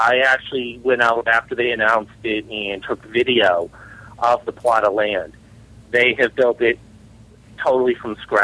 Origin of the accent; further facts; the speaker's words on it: Honolulu, Hawaii, United States; from Honolulu.